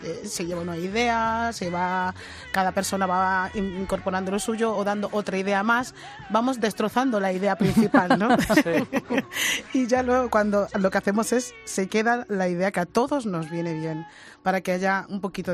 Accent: Madrid, Community of Madrid, Spain; born there; nací en Madrid, mis padres son de Guinea Ecuatorial

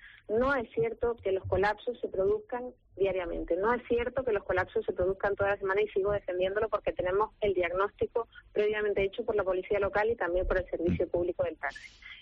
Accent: San Isidro, Canary Islands, Spain; para llegar desde San Isidro, que es mi pueblo, hasta Deje.

